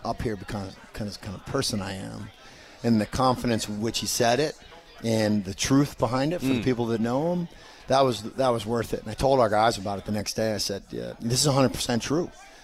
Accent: Indiana, United States; But, you know, I'm from Indiana, so.

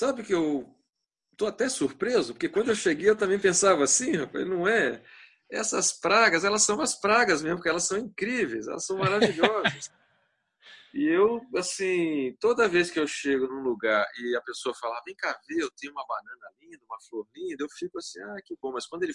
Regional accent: Rio de Janeiro, Brazil; eu moro a 40 quilômetros do campus da Universidade Rural, onde eu fui criado

